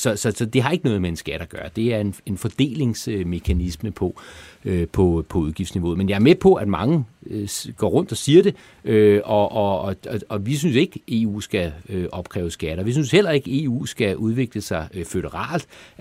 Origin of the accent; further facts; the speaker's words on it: Frederiksberg, Capital Region of Denmark, Denmark; Altså, jeg er fra Frederiksberg